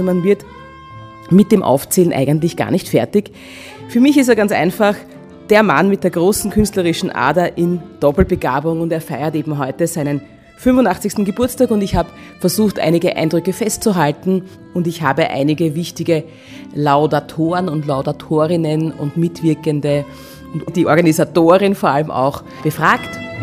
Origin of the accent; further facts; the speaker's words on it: Langenzersdorf, Lower Austria, Austria; ich darf mich heute erstmals für Radio Korneuburg melden bei Ihnen aus Langenzersdorf, aus meiner Heimatgemeinde.